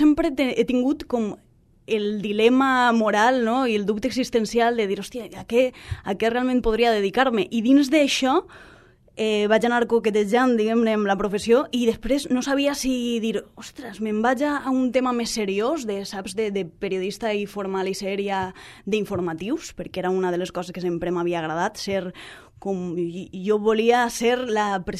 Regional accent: Gandia, Valencian Community, Spain; born there; naixement també, 3 del 9 del 88, aquestes coses no solen dir les dones, eh? Un respecte, per favor. Vaig néixer a Gandia

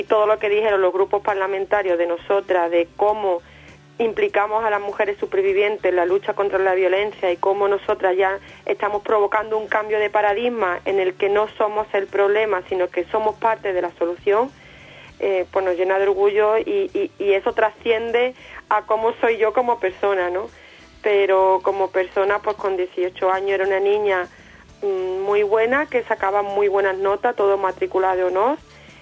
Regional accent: Seville, Andalusia, Spain; soy una mujer sevillana, madre de cuatro hijos

